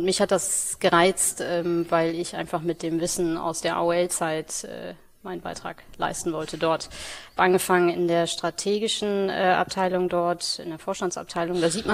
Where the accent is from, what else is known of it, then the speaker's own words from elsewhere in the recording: North Rhine-Westphalia, Germany; born there; now in Hamburg, Germany; bin gebürtig aus dem Ruhrgebiet, als Sohn.